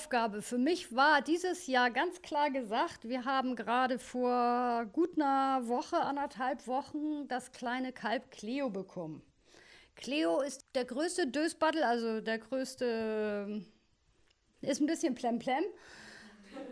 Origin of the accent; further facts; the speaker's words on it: Hamburg, Germany; Ich komme aber eigentlich aus Hamburg auch, habe da auch immer gearbeitet, bin da aufgewachsen, bin auch Hamburger und von ganzem Herzen. Und ja, wir hatten hier immer ein Ferienhaus und da wohnen wir jetzt auch, oder ich jetzt.